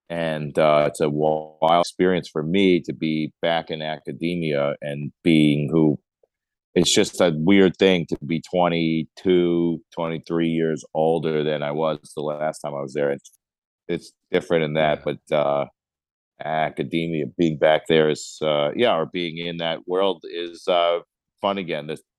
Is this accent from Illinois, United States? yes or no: no; Brooklyn, New York, United States; I live because I moved from Brooklyn, New York, to somewhere in Pennsylvania.